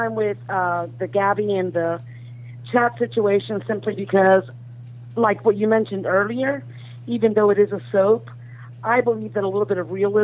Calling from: Georgia, United States; Hi, this is … calling you from Georgia.

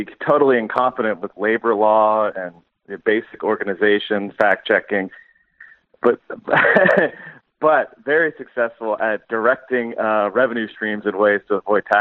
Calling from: Pennsylvania, United States; from Pennsylvania.

